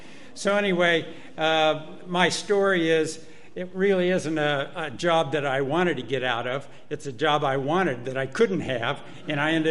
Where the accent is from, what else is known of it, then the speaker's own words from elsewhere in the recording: Iowa, United States; I'm from Iowa. Anybody from Iowa?